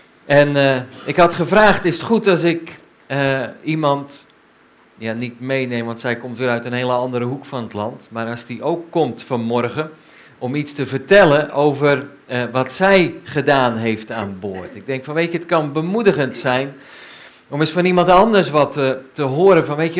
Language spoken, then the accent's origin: Dutch; Ommen, Overijssel, Netherlands; Ik kom uit Ommen, dus dat is wat uit het oosten.